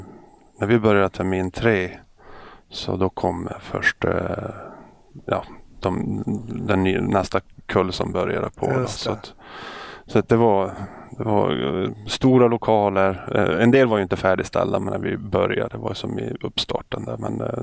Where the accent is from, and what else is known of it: Övertorneå, Norrbotten County, Sweden; born or raised there